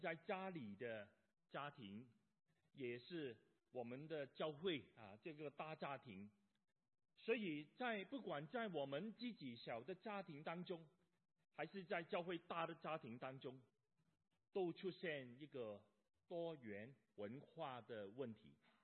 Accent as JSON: {"language": "Chinese", "country": "China", "moved": "yes", "said": "我们上一辈的父母，还是甚至我们，可能都是在国内过来的，所以我们有中国本土的文化背景"}